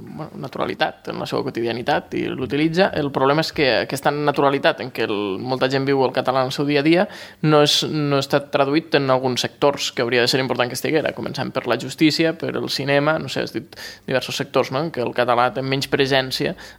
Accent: Valencian Community, Spain; en la zona d'on jo vinc, del País Valencià, és una zona que es parla molt valencià

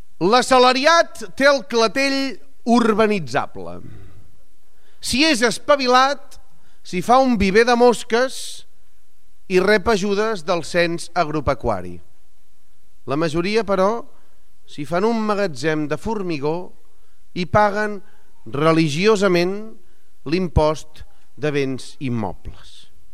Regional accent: Barcelona, Catalonia, Spain; Jo sóc del Clot i el Perla aquest és un tio que va tenir una vida molt estranya.

